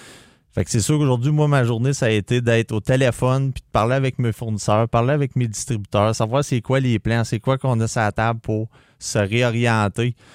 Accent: Canada; je suis Canadien, je viens d'arriver à Gatineau.

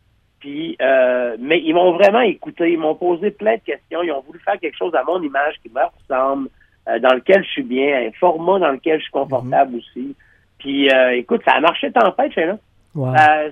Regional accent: Quebec, Canada; J'étais un gars de cuisine, moi. Je viens de Gaspésie. Tout se passait dans la cuisine.

